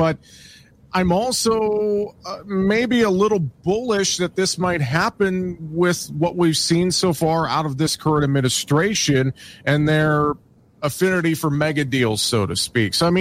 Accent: Iowa, United States; I think about the railroad that goes through my hometown in North Central Iowa.

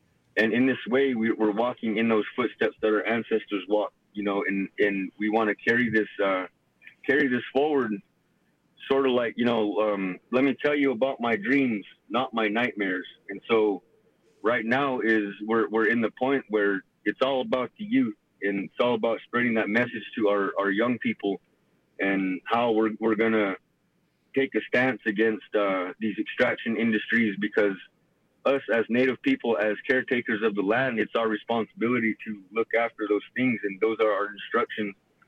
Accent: United States; I'm from the Duck Valley Shoshone Paiute tribe. My mom is from the Fort McDermitt Paiute Shoshone tribe

